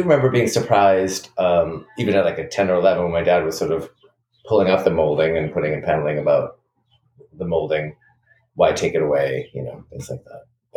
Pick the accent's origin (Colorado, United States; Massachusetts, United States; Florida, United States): Massachusetts, United States; Watertown; I grew up in Watertown, which is a suburb of Boston, just next to Cambridge.